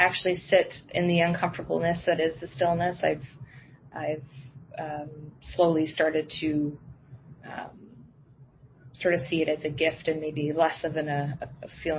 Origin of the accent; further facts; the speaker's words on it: Canada; So that's always been a hard thing to sort of swallow as a Canadian